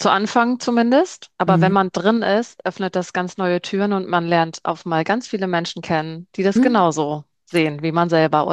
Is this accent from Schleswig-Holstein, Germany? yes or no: yes; Bredstedt, Schleswig-Holstein, Germany; ich komme aus Bredstedt, das ist kurz vor der dänischen Grenze, also Schleswig-Holstein ganz, ganz hoch im Norden